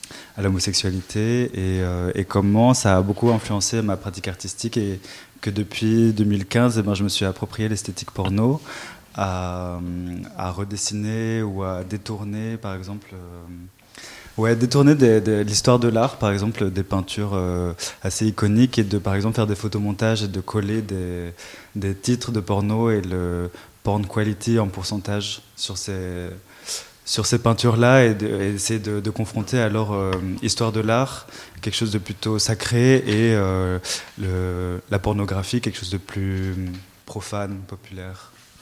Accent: Brussels, Brussels-Capital Region, Belgium; je suis bruxellois

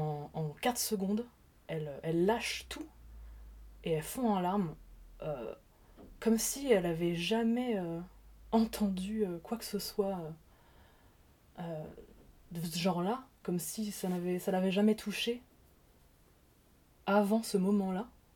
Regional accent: Champigny-sur-Marne, Île-de-France, France; j'ai 33 ans et je viens de Champigny-sur-Marne dans le 94 en France.

